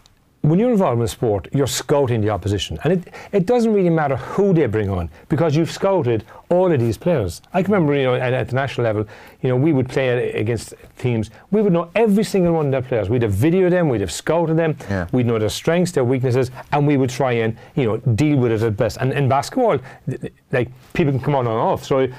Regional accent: Cork, Munster, Ireland; I mean, I'm from Cork, so we were getting hammered every year by them

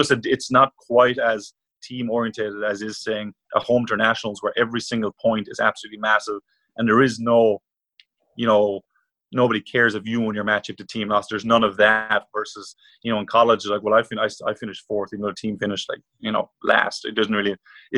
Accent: Munster, Ireland; I'm an Irish person, so they probably view me as an outsider.

